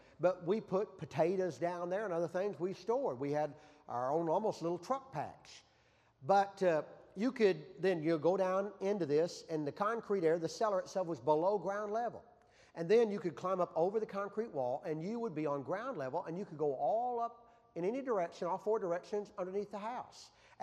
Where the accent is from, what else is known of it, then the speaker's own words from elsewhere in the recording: Pocahontas, Arkansas, United States; I was born in February the 14th, 1960 in Pocahontas, Arkansas, in what was then the Randolph County Hospital.